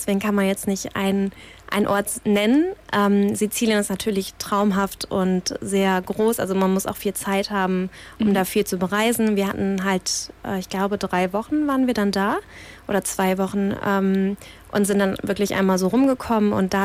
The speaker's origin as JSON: {"language": "German", "country": "Germany", "said": "für mich als Deutsche, war es komisch, wenn man im Bus stand und direkt jemanden neben sich hatte"}